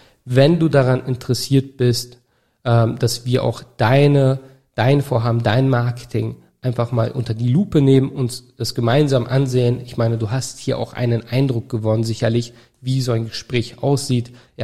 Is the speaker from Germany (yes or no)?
no; Turkey; Fällt mir gerade nicht ein als Türke.